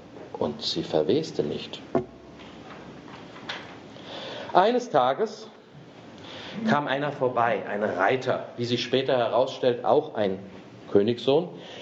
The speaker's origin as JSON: {"language": "German", "region": "Hesse", "country": "Germany", "lives_now": "Bavaria, Germany", "said": "Ich komme aus Hessen, da sagt man dappig, versteht man das hier in Bayern auch?"}